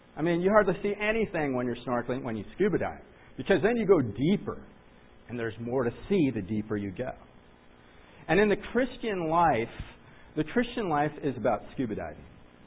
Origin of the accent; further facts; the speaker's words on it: California, United States; You know, and I came from Southern California where literally, I was swimming with sharks.